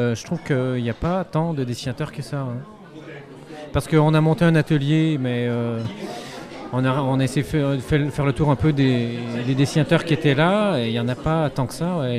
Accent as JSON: {"language": "French", "country": "Canada", "said": "Moi, je suis canadien. Au Canada, c'est pas la même éducation"}